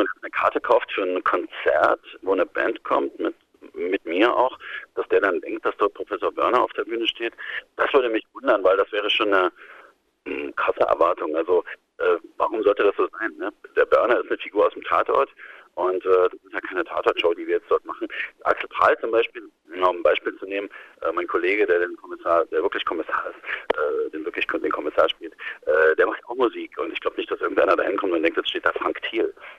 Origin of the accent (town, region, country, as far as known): Dresden, Saxony, Germany